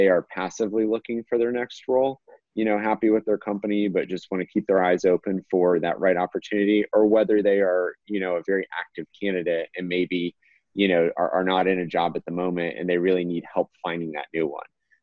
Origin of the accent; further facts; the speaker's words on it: Tampa, Florida, United States; I'm born and raised in Tampa and saw a lot about how tech companies were moving here